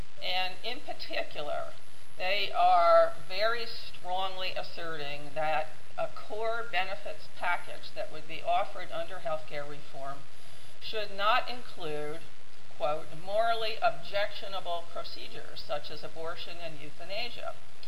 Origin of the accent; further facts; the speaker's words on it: New York, United States; there are many other states in this kind of stage of exploration, including New York, my home state.